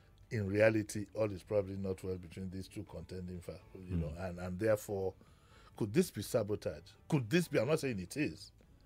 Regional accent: Nigeria; say I'm a Nigerian, what does it mean? We enjoyed that in the 70s. You go somewhere, you say you're a Nigerian, but now.

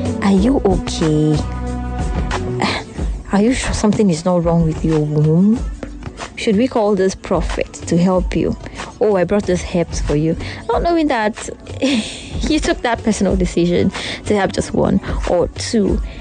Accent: Calabar, Cross River, Nigeria; Not because I'm from Calabar

